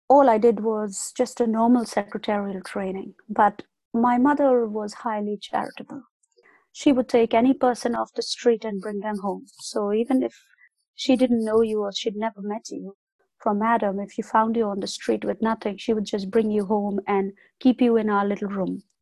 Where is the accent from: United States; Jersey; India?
India; a mixture of a Scottish and Armenian background. My father's parents are both British. But we grew up in India.